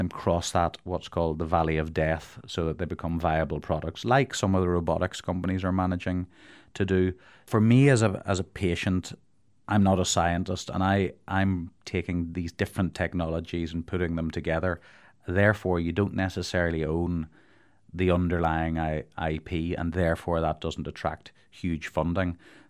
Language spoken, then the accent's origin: English; Ireland; stereotypically as an Irish person, pints of Guinness at the weekend